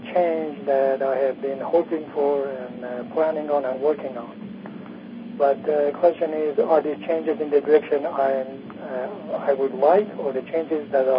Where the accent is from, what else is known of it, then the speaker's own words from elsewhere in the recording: Iran; now in Los Angeles, United States; I'm located in Los Angeles, but originally I'm from Iran.